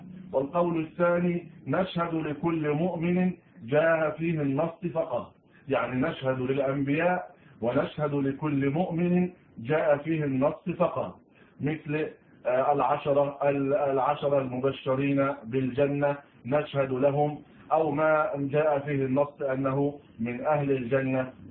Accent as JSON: {"language": "Arabic", "country": "Egypt", "said": "عندنا في مصر حارة اسمها حارة اليهود"}